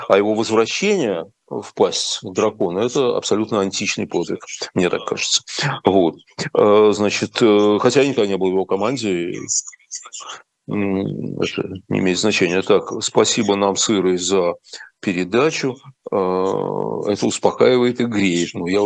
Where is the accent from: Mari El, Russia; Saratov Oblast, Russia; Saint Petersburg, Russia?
Saint Petersburg, Russia; also born or lived in Moscow; я вообще москвич. И питерский. Я вырос в Питере, жил в Москве.